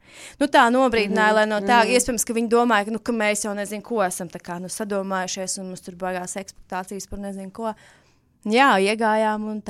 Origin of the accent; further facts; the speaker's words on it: Courland, Latvia; mēs gribam to Kurzemi, jo mēs abi esam oriģināli no Kurzemes